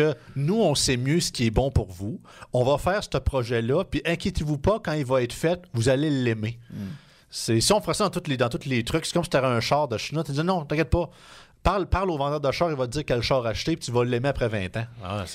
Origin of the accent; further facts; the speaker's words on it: Montmagny, Quebec, Canada; je suis un gars de la Rive-Sud, je viens de Montmagny en Chaudière-Appalaches. Je suis né là, j'ai grandi là.